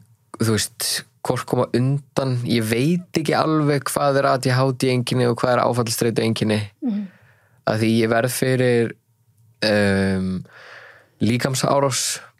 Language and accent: Icelandic; Hafnarfjörður, Capital Region, Iceland; Ég alveg upp í Hafnarfirði að mjög yndislu fólki